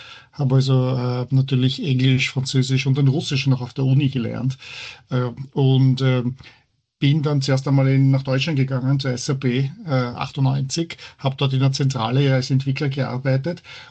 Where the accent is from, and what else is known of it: Vienna, Austria; born or raised there; now in Heidelberg, Germany